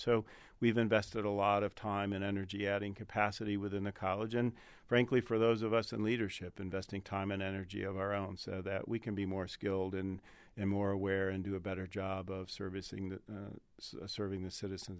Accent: Jackson, Michigan, United States; I grew up in Jackson, Michigan, not too far from here.

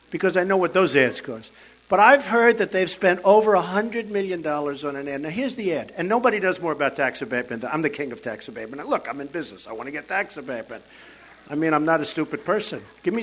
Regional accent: New York, United States; And I go and I talk, I'm from New York, and people say, that's great, but I hear you have problems.

